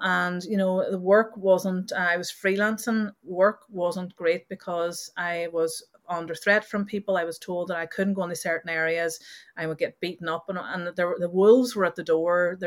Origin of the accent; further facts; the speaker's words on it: Northern Ireland, United Kingdom; I was growing up in Northern Ireland and it wasn't a particularly nice place growing up